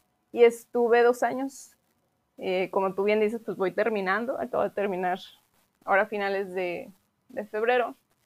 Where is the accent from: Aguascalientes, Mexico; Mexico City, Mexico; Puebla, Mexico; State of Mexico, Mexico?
Aguascalientes, Mexico; yo soy de Aguascalientes